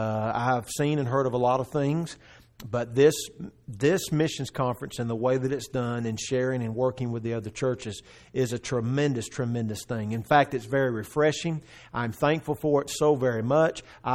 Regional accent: Covington, Georgia, United States; We took a couple of weeks to move to my hometown, which is in Covington, Georgia. My wife and I are both from the same hometown.

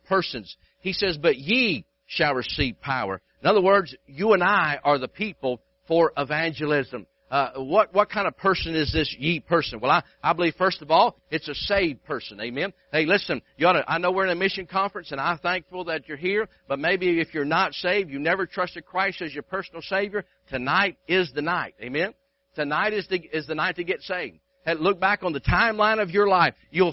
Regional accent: United States; I'm an American. I love America.

